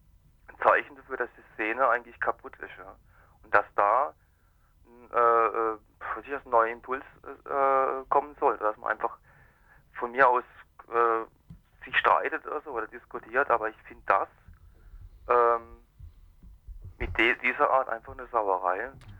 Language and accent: German; Freiburg, Baden-Württemberg, Germany; Ich bin in Freiburg hier aufgewachsen, bin in der Szene groß geworden